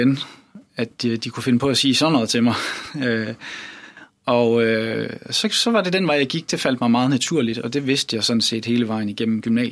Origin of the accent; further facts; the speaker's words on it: Capital Region of Denmark, Denmark; now in Copenhagen, Denmark; Jeg er oprindeligt fra Bornholm, født og opvokset derovre, født for 38 år siden. Og der er jeg vokset op i et kirkeligt hjem med rødder i Evangelisk-Luthersk Missionsforening. Og siden så flyttede jeg til København